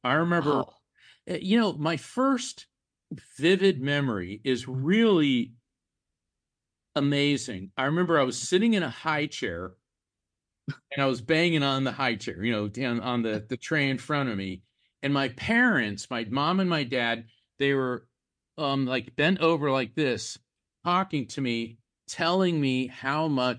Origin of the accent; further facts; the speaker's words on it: Orlando, Florida, United States; also born or lived in New Jersey; I was born in North New Jersey, but my dad got a job in aerospace, so we had to move to the Orlando area.